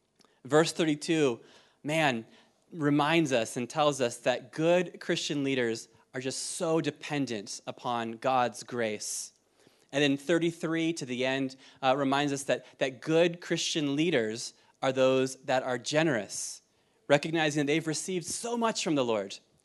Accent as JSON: {"language": "English", "country": "Ireland", "moved": "yes", "said": "And I say this, I'm gonna say this next thing, as an Irish citizen. I love this country. I've been here 14 years. I'm a citizen. My kids are a citizen. My wife's a citizen. But can I say, like, in Ireland, we know about bad leadership."}